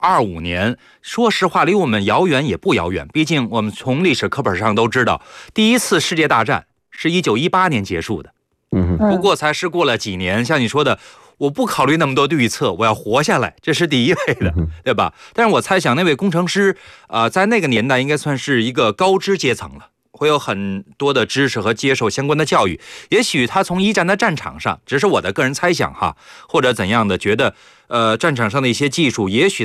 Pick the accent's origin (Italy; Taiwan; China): Italy; Chinese is a second language; 我这作为意大利人可能不屑一顾